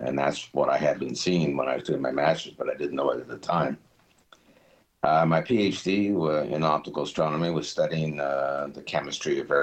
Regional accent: Victoria, British Columbia, Canada; I grew up in Victoria, went to Victoria College for 2 years studying physics and math.

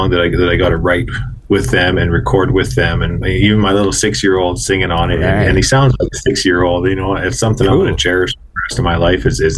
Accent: Pierceland, Saskatchewan, Canada; now in Leader, Canada; Living in Leader, Saskatchewan. My hometown is actually in Pierceland, Saskatchewan, the northern part of the province. But I've been down here for a better part of 20 years

